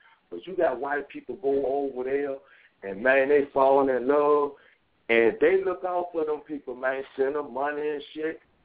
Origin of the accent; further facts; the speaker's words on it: United States; Man, I'm from the United States. I can go to fuck anywhere I want to go.